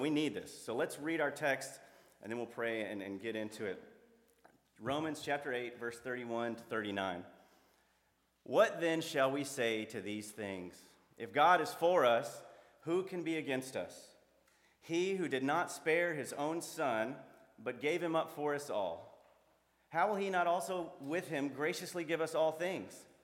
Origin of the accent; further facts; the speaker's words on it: Mobile, Alabama, United States; We are from Alabama. My family's from Mobile, Alabama, and her family's from Southside, where we are. I was a military kid. My dad was in the military. We went all over the globe.